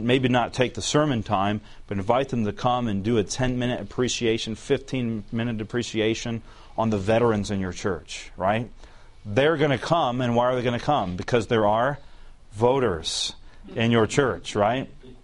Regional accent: Alabama, United States

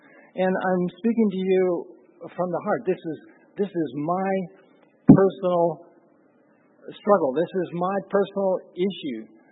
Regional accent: Appalachia, United States; And my father had a vision for making a living with trees in Appalachia. So I'm from the Appalachian Mountain region. I guess I'm what you would call Scotch Irish.

